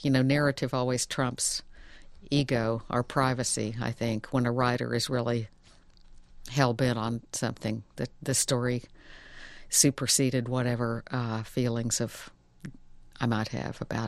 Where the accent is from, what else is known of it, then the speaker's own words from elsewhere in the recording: Texas, United States; Well, I grew up in Texas, and there's a sort of whiskey myth that accompanies alcoholism.